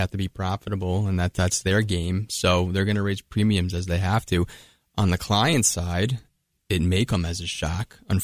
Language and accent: English; New York, United States; I mean, I'm from Long Island, right? So everything on Long Island